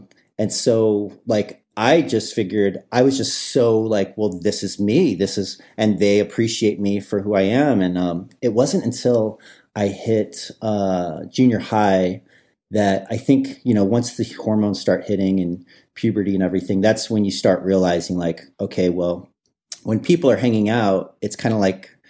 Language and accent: English; Midwest, United States; I grew up in the Midwest, and it wasn't really an option to come out of the closet.